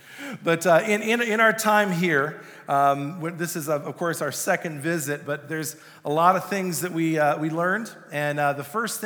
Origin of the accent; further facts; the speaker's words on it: Milton, Wisconsin, United States; also born or lived in Columbus, Ohio; I was born in Ohio, Columbus, Ohio, and of course I moved to Wisconsin, the Milton, Wisconsin area when I was around 7.